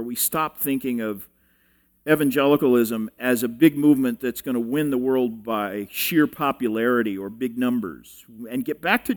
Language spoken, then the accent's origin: English; Tulsa, Oklahoma, United States; I grew up in Tulsa, which is the home of every unclean charismatic bird, you know.